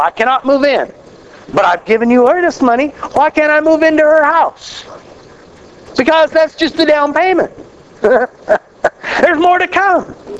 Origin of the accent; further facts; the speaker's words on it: Kansas, United States; So aren't you glad I came all the way from Kansas to tell you, you got to die.